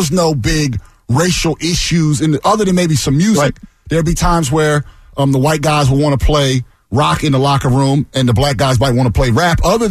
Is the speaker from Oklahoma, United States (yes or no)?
no; Pennsauken, New Jersey, United States; Yeah, of course I did.